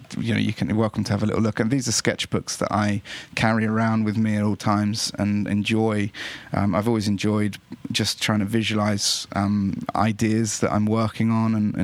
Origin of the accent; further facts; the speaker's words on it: England, United Kingdom; the closest sort of and most potent mythology to me growing up in England was Ireland.